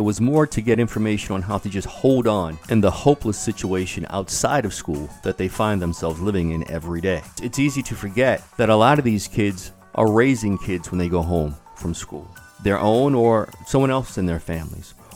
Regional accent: Baltimore, Maryland, United States; although I was born and raised in Baltimore, I left here while I was in the military and was gone for quite some time.

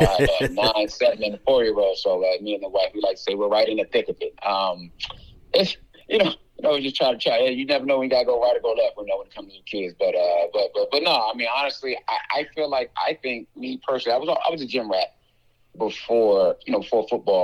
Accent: Accokeek, Maryland, United States; I'm a Prince George's County kid, grew up in Akakik. which is awesome.

